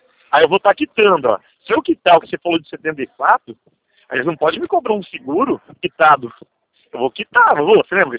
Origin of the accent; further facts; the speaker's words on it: Ribeirão Preto, São Paulo, Brazil; born there; Então, eu nasci em Ribeirão Preto. Minha família é tudo Ribeirão Pretano também.